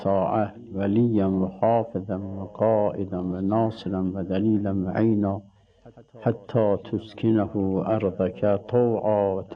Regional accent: Mianeh, East Azerbaijan, Iran; now in Qom, Iran; Mən Miyanalıyam … və müqəddimatı Miyanada Əsatid Ulemanın məhzərində oxumuşam. 63 qəmərində də quma gəlmişəm.

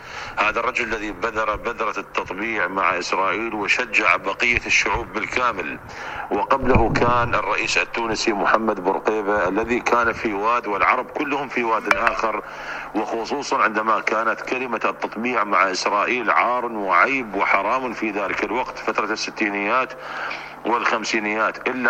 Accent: Ismailia, Ismailia Governorate, Egypt; حتى وصل الجيش الإسرائيلي بعد حرب أكتوبر إلى مدينتي الإسماعيلية وخط الكيلو 101

